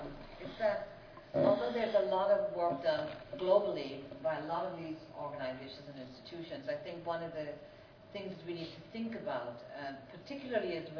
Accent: Michigan, United States; Yeah, I'm from Michigan, okay.

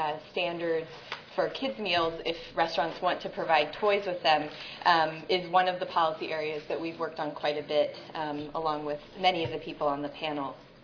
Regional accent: Oakland, California, United States; and I am from Oakland, and I'm trying not to remember the fact that my body thinks it's 6 o'clock in the morning right now.

